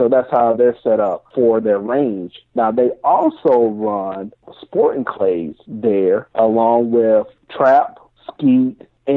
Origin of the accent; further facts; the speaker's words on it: South Carolina, United States; growing up in South Carolina, and we're from the PD area